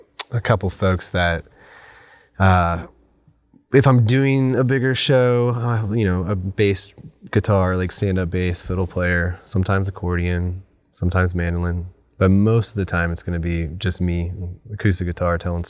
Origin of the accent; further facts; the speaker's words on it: Marietta, Georgia, United States; I'm from Marietta, Georgia